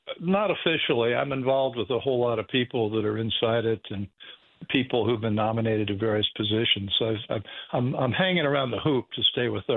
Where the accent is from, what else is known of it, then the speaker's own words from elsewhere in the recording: Indiana, United States; I'm from Indiana. They won't let you out of the state unless you can play the game.